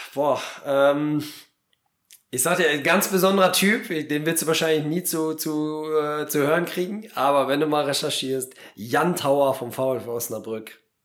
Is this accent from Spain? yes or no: no; Poland; German is a second language; now in Germany; ich bin in Polen geboren.